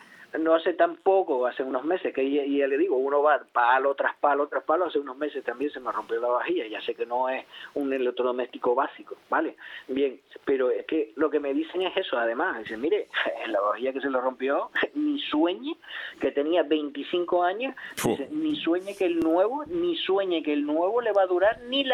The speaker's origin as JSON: {"language": "Spanish", "region": "Canary Islands", "country": "Spain", "said": "Yo me circunscribo a mi tierra, a Canarias."}